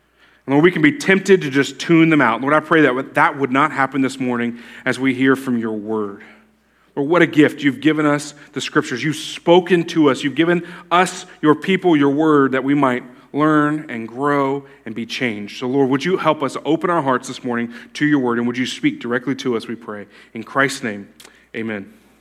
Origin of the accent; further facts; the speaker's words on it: Tallahassee, Florida, United States; because I grew up in Tallahassee where he was a coach, and my entire childhood was his coaching career.